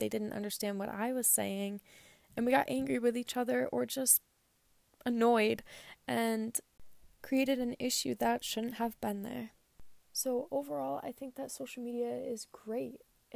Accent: Farmington, Connecticut, United States; I am a senior from Farmington High School in Farmington, Connecticut.

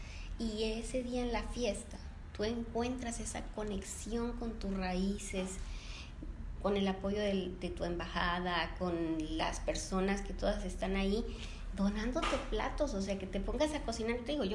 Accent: Mexico; yo lo sé ahora porque soy mexicana

